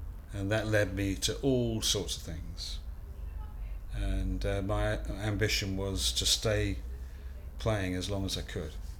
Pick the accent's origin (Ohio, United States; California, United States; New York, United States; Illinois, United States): Illinois, United States; Chicago; We're not black guys, you know, we're from Chicago